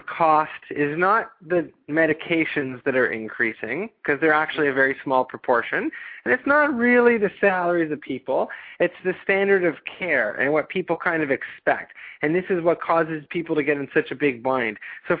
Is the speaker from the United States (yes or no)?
no; Canada; for some context, I come from Canada, so I'm not as in-depth of some of the U.S. politics on healthcare